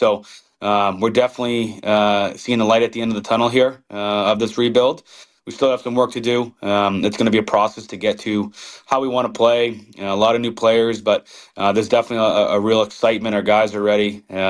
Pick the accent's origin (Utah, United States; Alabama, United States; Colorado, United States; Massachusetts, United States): Massachusetts, United States; Boston; growing up in the Boston area, you know, everyone's is diehard Red Sox, diehard Patriots